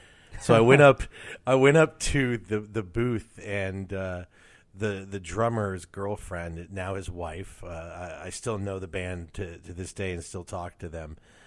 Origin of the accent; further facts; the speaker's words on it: Los Angeles, California, United States; I was not a Christian growing up. I grew up around California, mostly in the Los Angeles area.